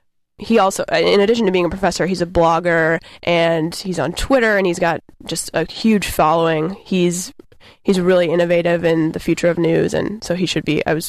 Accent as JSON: {"language": "English", "town": "Des Moines", "region": "Iowa", "country": "United States", "tie": "born or raised there", "said": "and I grew up in Des Moines, Iowa."}